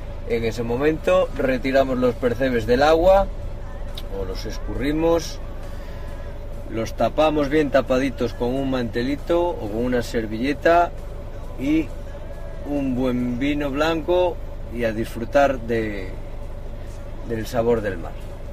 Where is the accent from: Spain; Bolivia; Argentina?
Spain; Galicia; Yo, como buen gallego, aconsejo a todo marisco cocido añadirle unas hojitas de laurel